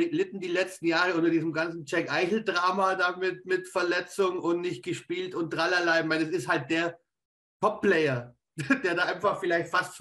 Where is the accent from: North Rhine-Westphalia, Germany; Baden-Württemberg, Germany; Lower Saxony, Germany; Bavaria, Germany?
Bavaria, Germany; Augsburg; aber wir sind ja aus Augsburg und wir haben in Augsburg ein Hotelturm